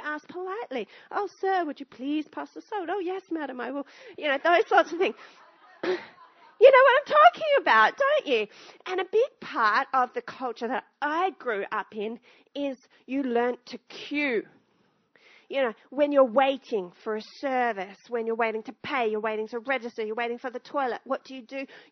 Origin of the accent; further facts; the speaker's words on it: Australia; I grew up in Australia, as many of you would. And I grew up heavily influenced by British culture.